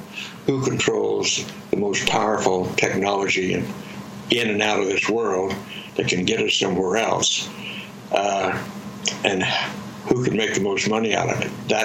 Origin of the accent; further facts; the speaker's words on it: Roswell, New Mexico, United States; I grew up in Roswell, New Mexico, where the so famous Roswell incident took place in 1947.